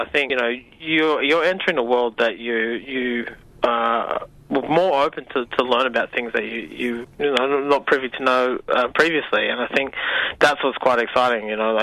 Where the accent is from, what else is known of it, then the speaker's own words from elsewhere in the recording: Blue Mountains, New South Wales, Australia; New South Wales, and I grew up outside of my country. I grew up in the Blue Mountains, about an hour out of Sydney or 2 hours out of Sydney.